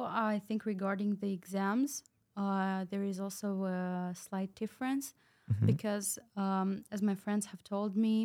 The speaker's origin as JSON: {"language": "English", "country": "Moldova", "second_language": "English", "lives_now": "Germany", "said": "They were ready to rent the apartment to students, but when they heard that I'm from Moldova, and my mother was sending me money from Romania"}